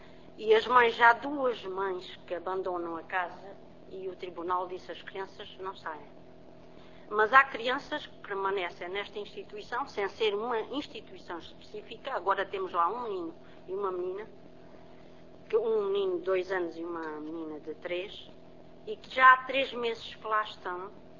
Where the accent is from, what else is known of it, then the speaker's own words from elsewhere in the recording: Moura, Beja, Portugal; Nós somos de Moura, temos que nos deslocar a Beja para darmos o apoio.